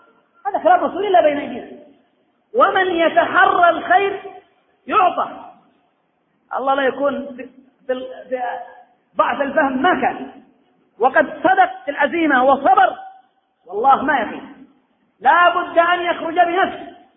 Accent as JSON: {"language": "Arabic", "country": "Yemen", "said": "أخي، أكبر عبرة عندنا في اليمن"}